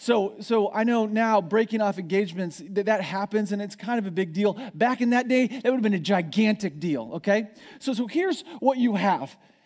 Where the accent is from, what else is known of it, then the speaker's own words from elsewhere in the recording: Missouri, United States; I'm from Missouri, and I'm from like hillbilly Missouri. That was back where they used to moonshine, you know, and people like NASCAR there. If you can count your teeth on more than two hands, that's where I'm from, right? Down in backwoods Missouri.